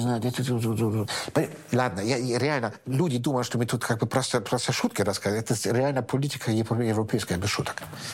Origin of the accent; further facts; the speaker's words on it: Germany; И когда я вырос в Германии, еще куча были мелких фермеров.